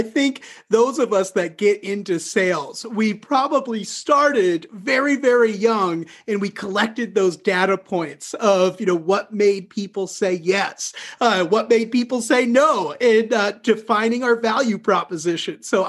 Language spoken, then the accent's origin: English; New England, United States; And I'm here from New England as well.